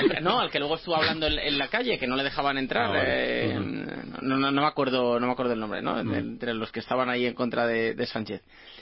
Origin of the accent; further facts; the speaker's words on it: Gijón, Asturias, Spain; yo también, vamos, yo también, de Gijón.